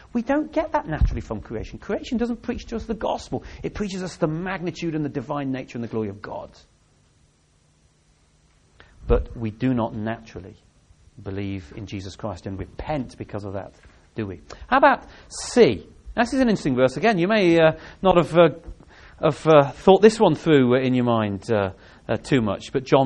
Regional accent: England, United Kingdom; because I'm an Englishman.

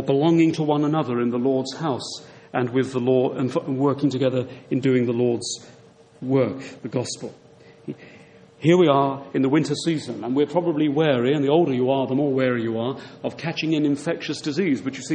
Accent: South East England, United Kingdom; By the way, I come from West Sussex, not East. Haven't come that far tonight.

